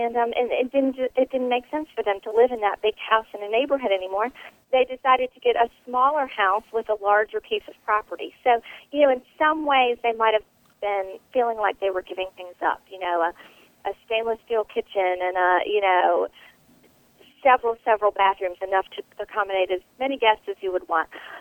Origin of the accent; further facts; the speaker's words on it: the South, United States; But I am from the South